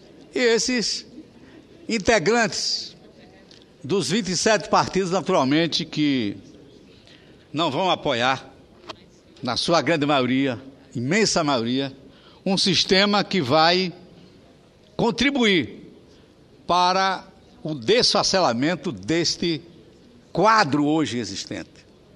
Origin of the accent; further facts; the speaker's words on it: Northeast Region, Brazil; pelo menos é lá no meu estado, lá no meu Nordeste.